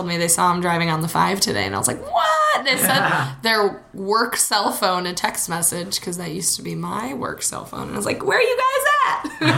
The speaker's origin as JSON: {"language": "English", "region": "Wisconsin", "country": "United States", "tie": "born or raised there", "said": "when I was raised in Wisconsin, and so, Maryland is the exotic East Coast to me."}